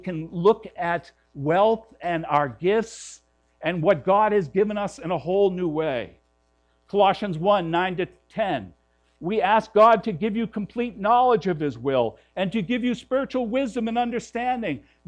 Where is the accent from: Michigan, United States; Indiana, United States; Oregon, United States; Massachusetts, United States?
Massachusetts, United States; Malden; I grew up in Malden